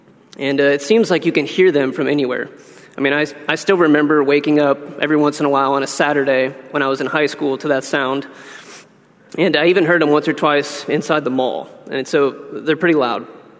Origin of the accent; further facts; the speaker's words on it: Oklahoma, United States; now in Texas, United States; If you didn't already know, I am from Oklahoma, and I've been in Texas long enough to know that you don't go around saying